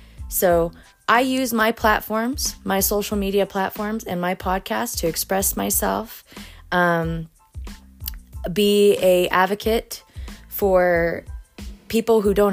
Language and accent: English; Florence, Colorado, United States; I'm a 35-year-old Mexican-American woman born and raised in Florence, Colorado. I'm a born U.S. citizen.